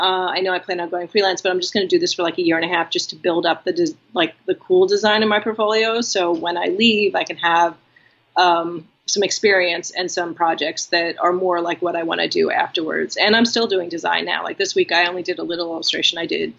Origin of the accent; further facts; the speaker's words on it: New York, United States; I'm from New York, so I know my way around.